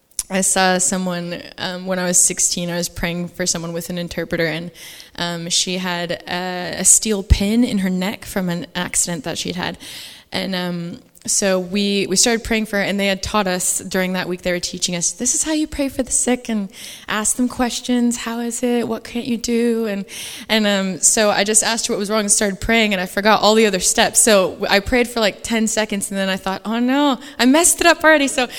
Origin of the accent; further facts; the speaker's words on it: United States; I'm from America, and I went to the Bethel School in Reading